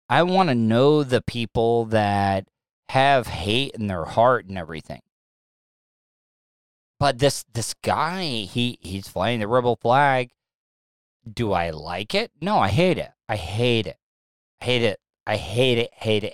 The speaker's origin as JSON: {"language": "English", "region": "the South", "country": "United States", "said": "Me being a Southerner, I don't get it."}